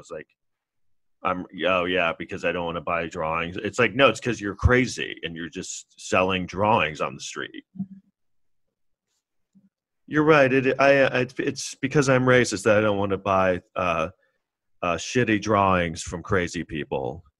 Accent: New York, United States; but just also I grew up in New York

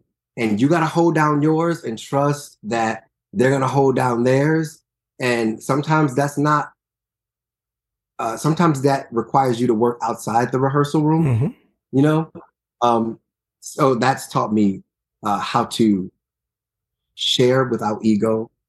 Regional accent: Detroit, Michigan, United States; I'm from Detroit, and I remember our choir director, Dr. Morrow, would always be like, it's too brassy, Detroit.

